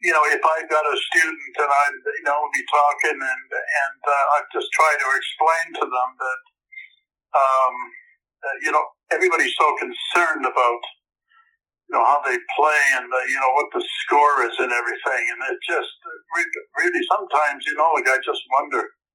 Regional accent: Victoria, British Columbia, Canada; born there; Well, I was born in Victoria, B.C., a sports-minded area

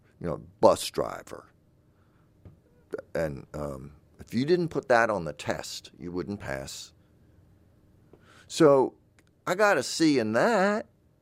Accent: the South, United States; You know, I'm from the South, but she was not.

